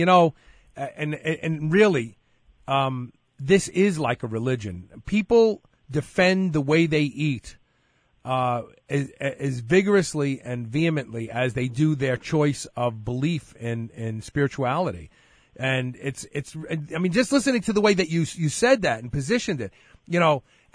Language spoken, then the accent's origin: English; New York, United States; I grew up in New York, and when I was in Manhattan and I was walking